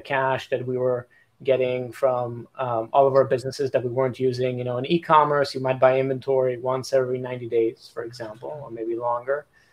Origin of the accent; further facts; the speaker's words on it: Israel; now in United States; May 28, 2011, and it was exactly a month before I moved to the United States. So I'm originally from Israel.